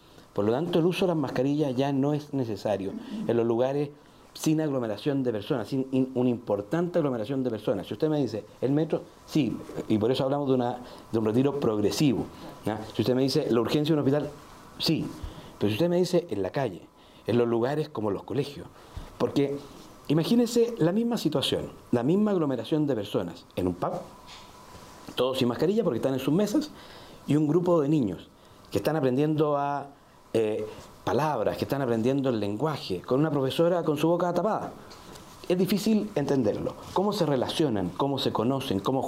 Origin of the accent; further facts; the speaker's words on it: Maule, Chile; Yo soy del Maule, ha crecido en un 57%.